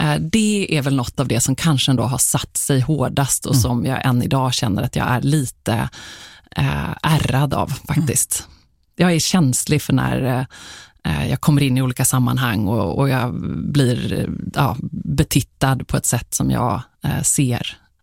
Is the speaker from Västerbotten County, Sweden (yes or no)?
no; Gothenburg, Västra Götaland County, Sweden; mitt flickrum stod kvar länge hemma i Göteborg hos mamma och pappa.